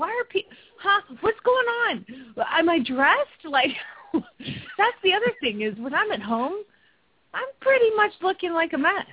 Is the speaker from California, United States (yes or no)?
no; Phoenix, Arizona, United States; from Phoenix, Arizona.